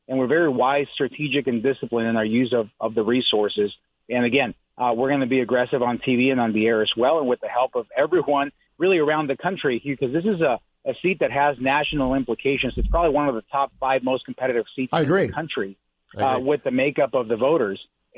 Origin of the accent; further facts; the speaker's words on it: Tucson, Arizona, United States; also born or lived in Mexico; I grew up here in Tucson. Now, I wasn't born in Tucson